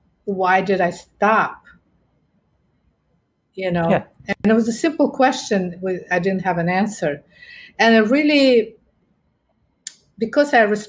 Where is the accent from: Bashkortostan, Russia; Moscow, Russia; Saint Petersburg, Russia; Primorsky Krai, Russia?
Bashkortostan, Russia; Ufa; English is a second language; And I came from Ufa. It's like, you know, much smaller city